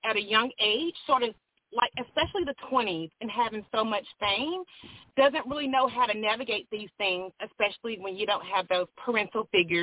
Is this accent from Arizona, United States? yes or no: no; Louisiana, United States; So I love your show. I'm down south. I'm from Louisiana.